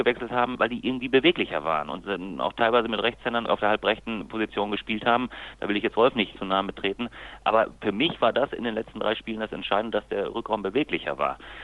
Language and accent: German; Lemgo, North Rhine-Westphalia, Germany; born there; und jetzt bin ich noch gebürtiger Lemgo.